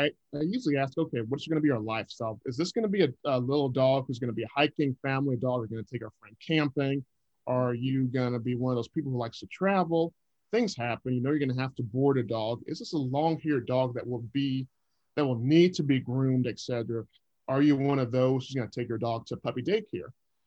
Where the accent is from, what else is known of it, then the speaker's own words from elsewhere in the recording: Stockbridge, Georgia, United States; I was cleaning the house where my parents, kind of where I grew up in Stockbridge, Georgia.